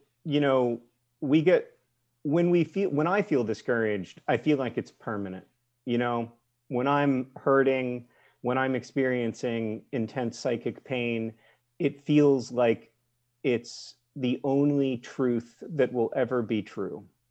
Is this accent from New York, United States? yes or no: no; Indianapolis, Indiana, United States; Indianapolis is objectively not a great city, but it's my hometown and I love it very, very much.